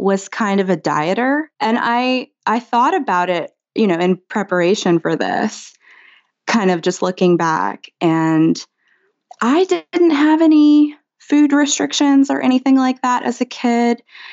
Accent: the South, United States; And I grew up in the South too, which was like, there's a ton of fried food in the South, a ton of seafood

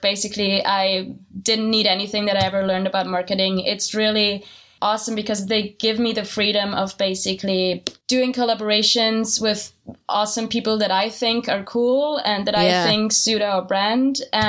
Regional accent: Salzburg, Austria; now in New York, United States; I am originally from Austria, Salzburg.

